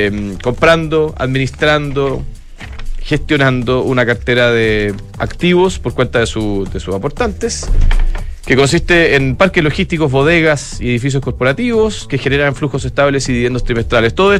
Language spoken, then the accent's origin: Spanish; Chile; como chileno, indirectamente o directamente propietario de Enami, a través del fisco de Chile